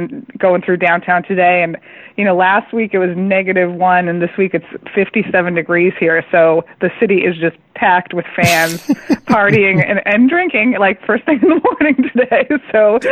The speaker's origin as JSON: {"language": "English", "town": "Boston", "region": "Massachusetts", "country": "United States", "tie": "born or raised there", "said": "I mean, I'm born and bred in Boston."}